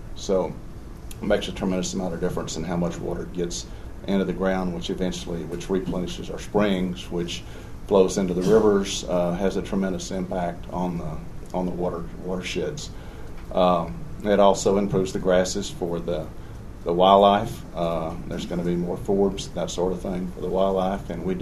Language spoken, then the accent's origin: English; Texas, United States; I grew up in Bandera County, and if you know anything about Bandera County, it's just about covered up with subdivisions.